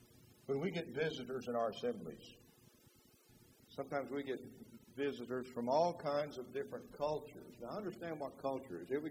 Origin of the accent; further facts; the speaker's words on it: Oklahoma, United States; accent: Texas; Now, like I told you, I grew up in the Southwest. I grew up in Southwestern Oklahoma. We spoke a Texas dialect.